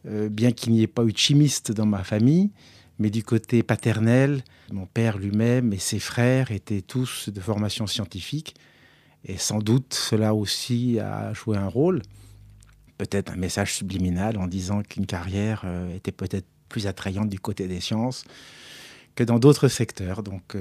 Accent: Mulhouse, Grand Est, France; Je suis né à Mulhouse, j'ai fait ma scolarité à Mulhouse

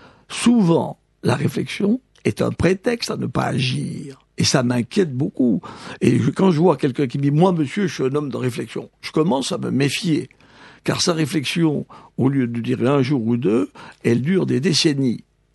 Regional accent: Auvergne-Rhône-Alpes, France; Dans mon pays natal, il y a le couvent de la Grande Chartreuse

